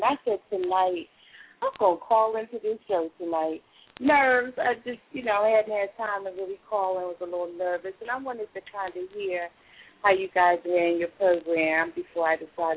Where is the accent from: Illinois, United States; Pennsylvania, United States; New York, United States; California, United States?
Pennsylvania, United States; Philadelphia; I'm a Philly sister.